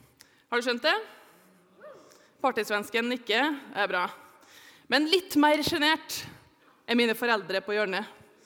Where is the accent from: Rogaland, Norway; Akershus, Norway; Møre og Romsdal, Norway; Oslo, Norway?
Møre og Romsdal, Norway; Molde; Jeg kommer fra Molde.